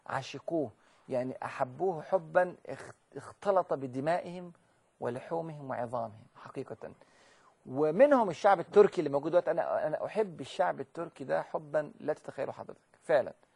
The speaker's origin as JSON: {"language": "Arabic", "country": "Egypt", "said": "انا مصري وافتخر ان انا مصري، بس مصري مسلم وافتخر ان انا مسلم، واسلامي مهم واسلامي يسبق مصريتي."}